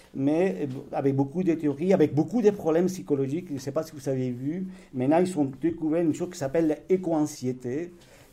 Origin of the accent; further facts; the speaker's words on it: Andalusia, Spain; accent: Andalusian; French is a second language; peut-être que je vais prononcer mal à mon accent andalou